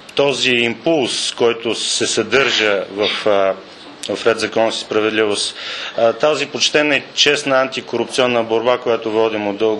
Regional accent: Veliko Tarnovo, Veliko Tarnovo Province, Bulgaria; born there; Аз самия съм роден в Велико Търново на 29 юли 1965 година.

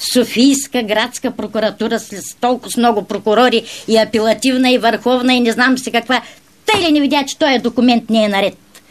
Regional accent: Silistra, Silistra Province, Bulgaria; Ами ако съм от Силистър, то Сливен не е много близко. Пътувах 5 часа от сутринта.

